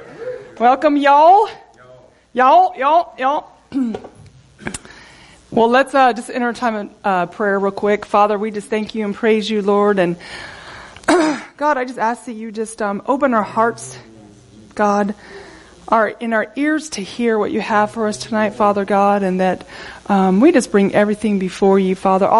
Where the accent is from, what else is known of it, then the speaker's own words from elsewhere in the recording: Texas, United States; So I am from Texas, and when I was home in Texas, when Matt and I were first married